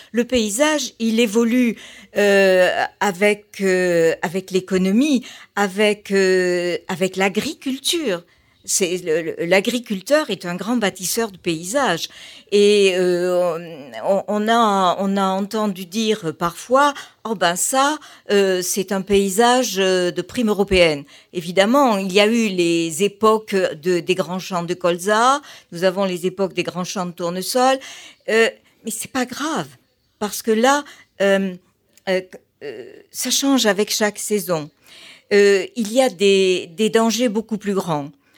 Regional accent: Sainte-Alauzie, Occitanie, France; born there; Je suis née en Quercy-Blanc, dans une petite commune qui porte le joli nom de Sainte-Alauzie.

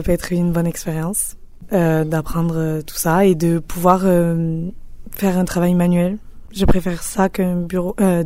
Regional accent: Millau, Occitanie, France; De Millau.

